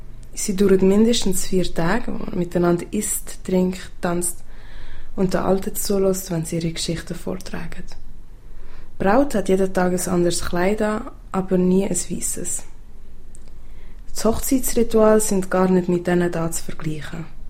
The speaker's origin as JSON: {"language": "German", "region": "Edo", "country": "Nigeria", "tie": "born or raised there", "second_language": "German", "said": "von meinem Dorf erzähle, wo ich aufgewachsen bin. Und das Dorf liegt im Bundesstaat Edo. Es ist etwa 2 Stunden von der Hauptstadt Bini City entfernt und hat 300 bis 400 Einwohner."}